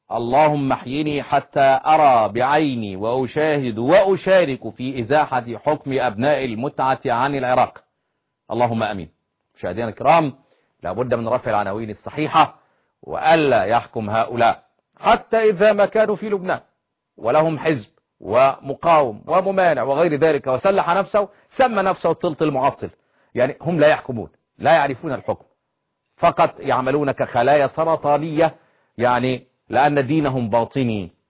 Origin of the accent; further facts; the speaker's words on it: Egypt; يتمسكن لحد ما يتمكن كما يقال عندنا في مصر